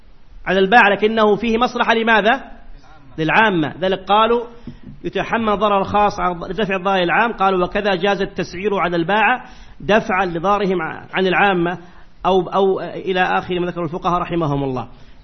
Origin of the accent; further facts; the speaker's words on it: Saudi Arabia; يسمى عندنا بالسعودية من اللي يسموه أنتم ورش